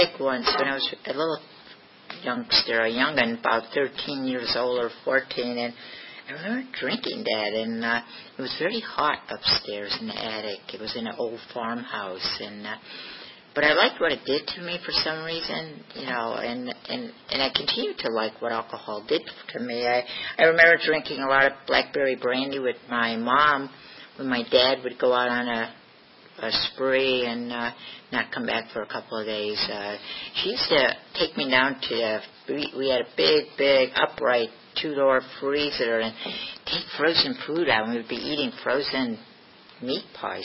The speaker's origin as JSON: {"language": "English", "region": "Pennsylvania", "country": "United States", "tie": "born or raised there", "said": "I grew up in Pennsylvania in the mountains, in the Pocono Mountains in Pennsylvania on a large, large dairy farm."}